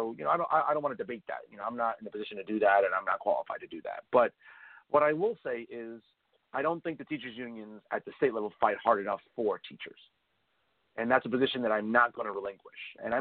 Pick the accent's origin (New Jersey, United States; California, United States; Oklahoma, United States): New Jersey, United States; West New York; I grew up in West New York, a great school district for as long as I remember, from elementary school into high school.